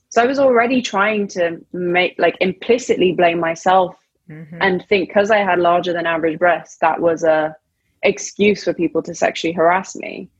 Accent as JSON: {"language": "English", "country": "United Kingdom", "tie": "born or raised there", "said": "I'm not British in the same way as someone, my partner, for example, Josh, a white man who grew up in the UK as well, I'm not British in the same way."}